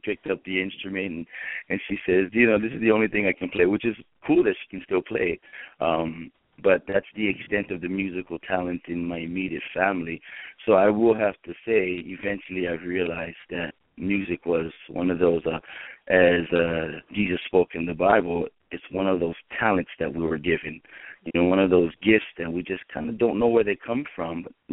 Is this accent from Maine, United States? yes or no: no; Hawaii, United States; And, you know, growing up in Hawaii, I was always playing music. I mean, I started playing the ukulele at about 10 years old.